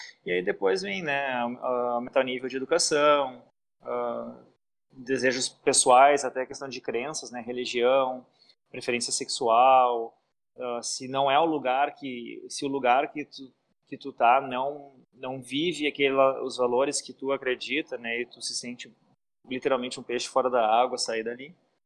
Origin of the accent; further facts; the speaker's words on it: Brazil; moved away as an adult; now in United States; Eu sou brasileiro, tem alguns outros brasileiros também.